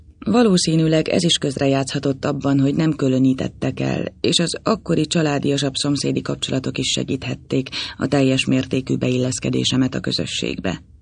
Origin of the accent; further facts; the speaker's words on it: Komló, Baranya, Hungary; born there; Komlón születtem.